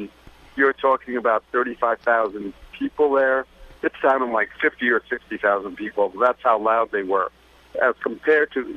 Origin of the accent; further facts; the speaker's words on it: United States; not necessarily that I'm an American.